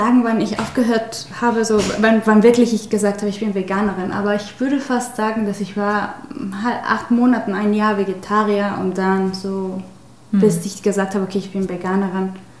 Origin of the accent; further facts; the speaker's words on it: Mexico; Und als Mexikaner, die mexikanische Kultur, wir essen sehr gerne